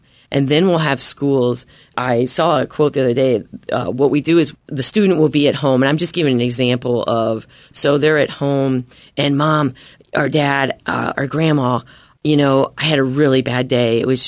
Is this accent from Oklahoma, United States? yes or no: no; Indiana, United States; I'm from Indiana.